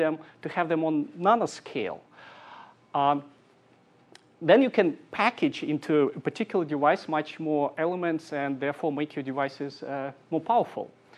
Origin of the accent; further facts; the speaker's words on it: Siberia, Russia; I'm from Siberia, eastern part of Siberia, and I have kind of cosmopolitan background. I worked in many countries.